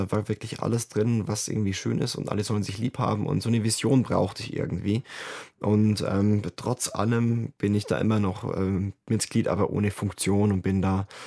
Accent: Bavaria, Germany; Ich komme aus Bayern.

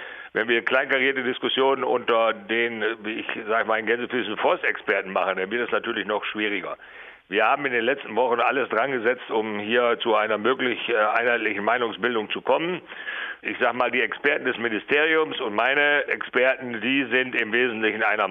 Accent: Osnabrück, Lower Saxony, Germany; Also ich komme aus Osnabrück

